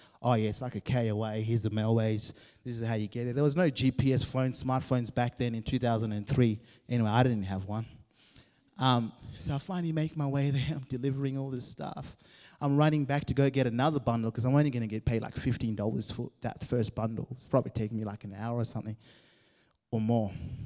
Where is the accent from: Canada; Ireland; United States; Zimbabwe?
Zimbabwe; now in Australia; I've been in Australia as long as I grew up in Zimbabwe. So I'm Aussie too now. Call me a Zimbabwean Australian.